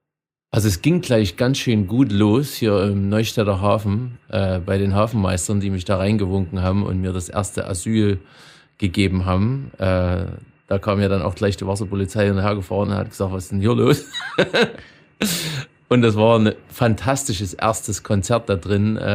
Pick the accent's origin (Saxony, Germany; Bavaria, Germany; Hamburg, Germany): Saxony, Germany; Zwickau; born there; Jo. Ich bin ja auch in Zwickau geboren.